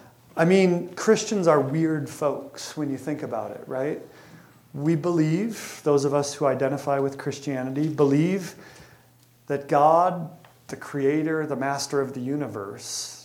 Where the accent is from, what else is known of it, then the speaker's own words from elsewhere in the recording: Minnesota, United States; I grew up in the Midwest, Minneapolis, St. Paul suburbs. I was a Missouri Synod Lutheran growing up in the center of Lutheran land, right?